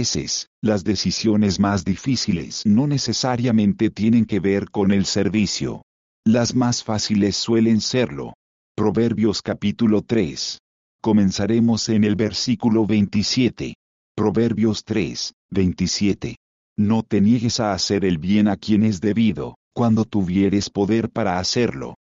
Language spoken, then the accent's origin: Spanish; Canada; Yo también experimenté eso cuando crecí en Canadá. Hay un par de cosas que hacen como canadiense.